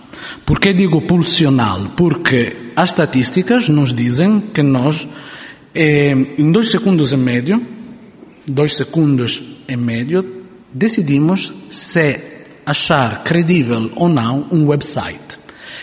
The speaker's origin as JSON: {"language": "Portuguese", "country": "Italy", "second_language": "Portuguese", "lives_now": "Portugal", "said": "Vocês, como devem ter entendido pelo meu sotaque, não sou mesmo da vossa terra, mas já moro cá há uns anos."}